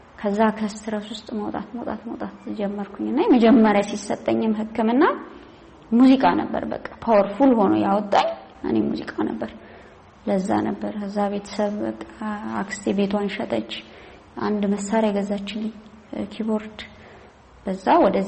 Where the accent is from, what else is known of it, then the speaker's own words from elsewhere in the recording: Addis Ababa, Ethiopia; also born or lived in Beirut; ትውልጅ ያደኩት ጨርቆስ አካባቢ ነው።